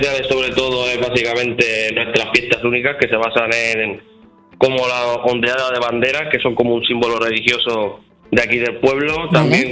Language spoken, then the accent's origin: Spanish; Granja de Rocamora, Valencian Community, Spain; Pues mi pueblo es Granja de Rocamora, al sur de Alicante.